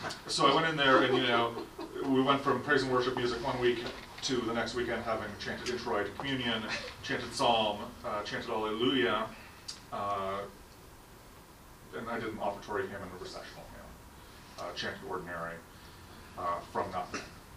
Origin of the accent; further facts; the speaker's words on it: Canada; I am Canadian, yeah. Yes, by birth, yes.